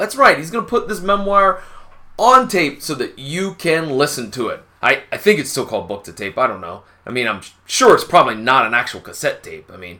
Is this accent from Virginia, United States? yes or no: no; Ohio, United States; No, I am from Ohio.